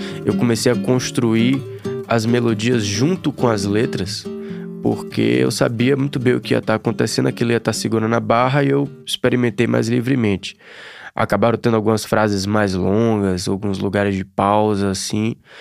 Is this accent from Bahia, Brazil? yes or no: yes; Salvador, Bahia, Brazil; now in São Paulo, Brazil; eu vim de Salvador, moro aqui em São Paulo desde o começo desse ano